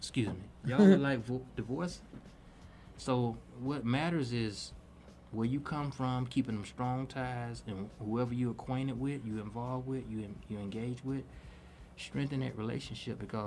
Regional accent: the South, United States; what me growing up in the South, looking at how people let go and let God

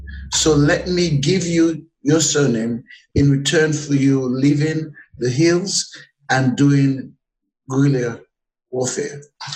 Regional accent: Sierra Leone; also born or lived in England; I was born in England, but I was raised up in Sierra Leone, so I'm of that particular heritage. So I have roots in Jamaica, roots in Sierra Leone, and I'm part

